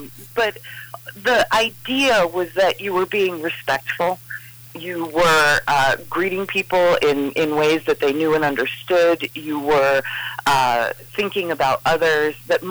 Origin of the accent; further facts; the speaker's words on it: Vermont, United States; I know last year, especially when we were dealing with tightened restrictions here in my home state of Vermont